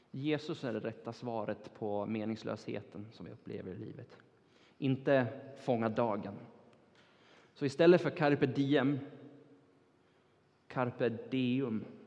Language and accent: Swedish; Turkey; also born or lived in United States; Det är min allra första lärare som jag hade när jag växte upp i Turkiet.